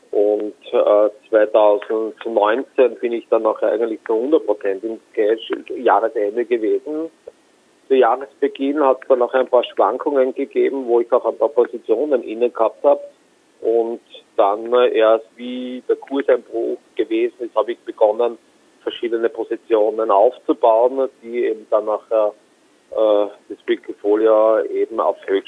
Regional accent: Austria; Ich komme aus Österreich.

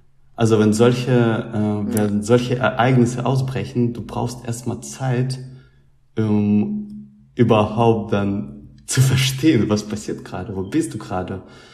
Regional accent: Rostov-on-Don, Rostov Oblast, Russia; German is a second language; now in Germany; ich komme aus Rostov am Don, das ist die Stadt, die praktisch an der Grenze zwischen Russland und Ukraine liegt.

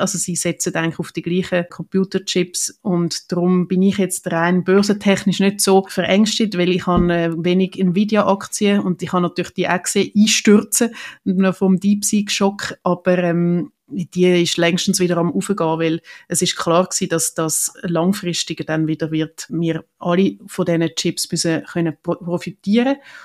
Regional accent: Zurich, Switzerland; Ja, ich freue mich natürlich, dass Zürich da gefragt ist. Meine Heimatstadt

